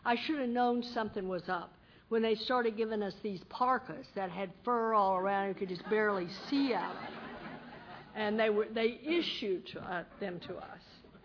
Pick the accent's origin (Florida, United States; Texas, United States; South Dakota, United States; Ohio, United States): Texas, United States; I'm a hick from Texas.